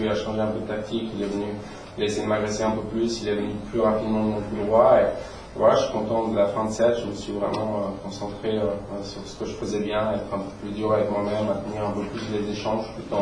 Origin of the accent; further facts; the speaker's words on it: Switzerland; Voilà, on est de Suisse dans le top 4